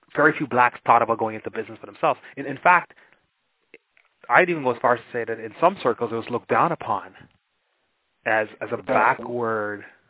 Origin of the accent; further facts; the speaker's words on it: Guyana; I'm Guyanese, and when I was a child growing up in Guyana